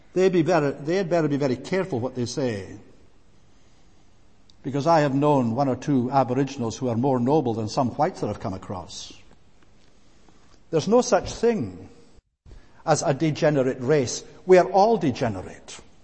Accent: Scotland, United Kingdom; where I was brought up in Coole

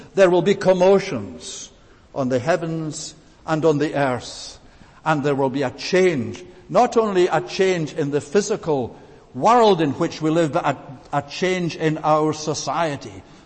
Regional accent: Scotland, United Kingdom; accent: Scottish; No doubt you all know by now by my accent, I'm from the land of Scotland.

